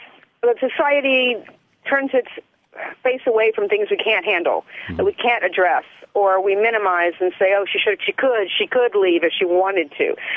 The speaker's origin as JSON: {"language": "English", "town": "Houston", "region": "Texas", "country": "United States", "tie": "born or raised there", "also_born_or_lived": "New Jersey / Northern California", "lives_now": "Palm Springs, United States", "said": "I was born and raised in Houston. Mm-hmm. I lived in New Jersey. I worked in Newark. I lived in Northern California. And right now we live in Palm Springs."}